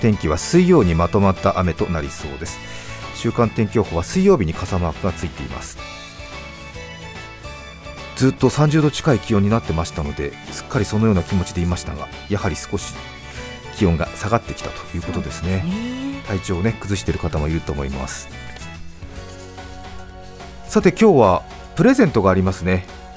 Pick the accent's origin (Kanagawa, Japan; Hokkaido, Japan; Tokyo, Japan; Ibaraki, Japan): Hokkaido, Japan; 当時十勝で育ちましたが、